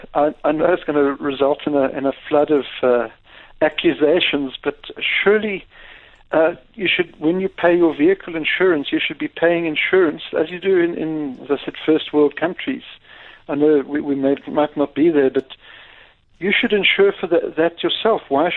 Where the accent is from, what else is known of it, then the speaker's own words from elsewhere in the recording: Cape Town, Western Cape, South Africa; Afternoon to you, John, and my compatriots from the Cape, my hometown.